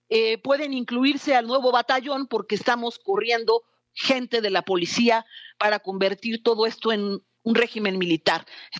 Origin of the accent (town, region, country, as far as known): Mexico